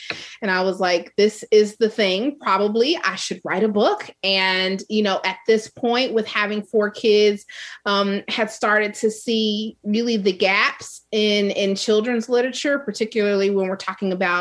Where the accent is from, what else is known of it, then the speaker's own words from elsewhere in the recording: Kansas City, Missouri, United States; And growing up in Kansas City, lots of Royals games too.